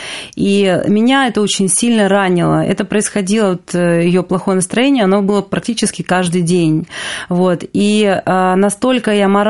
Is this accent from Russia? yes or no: no; Ukraine; Детство я провела на юге Украины, в небольшом городке, жила я в неполной семье с мамой и с бабушкой и с дедушкой.